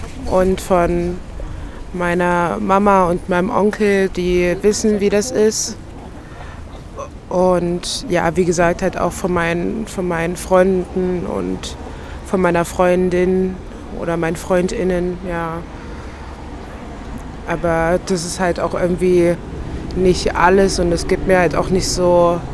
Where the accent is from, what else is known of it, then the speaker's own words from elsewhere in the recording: Halle, Saxony-Anhalt, Germany; ich komme aus Halle und es ist in Halle auch genau das Gleiche.